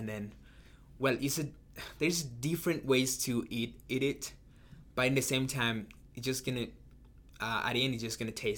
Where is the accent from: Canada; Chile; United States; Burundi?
Burundi; And I said, I'm from Burundi. And he said, is that in Africa? And I said, yeah. So you're basically from Africa. And I said, no, I'm from Burundi.